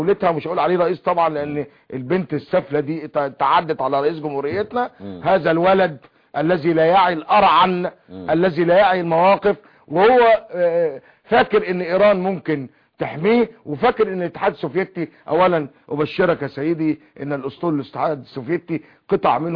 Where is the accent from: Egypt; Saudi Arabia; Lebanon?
Egypt